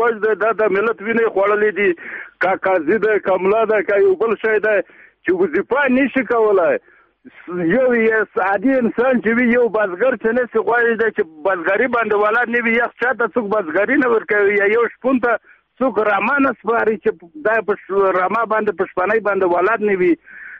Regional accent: Herat, Afghanistan; دا زه په خپله د هرات یم

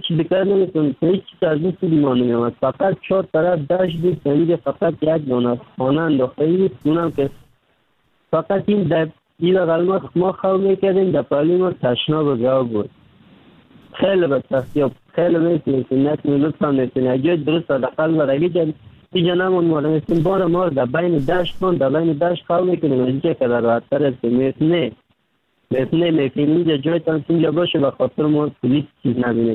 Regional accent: Afghanistan; now in Turkey; در مدت 3 سال میشه ترکیه آمدم، از افغانستان 3 سال میشه حرکت کردم، فعلا هم ترکیه هستم. اما از افغانستان آمدم طرف پاکستان آوردم، آمدم از کابل آمدم،

